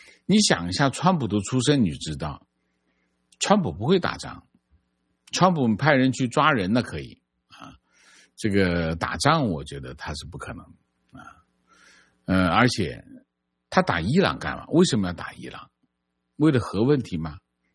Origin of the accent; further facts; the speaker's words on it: China; 我们在中国接受教育，我们在中国长大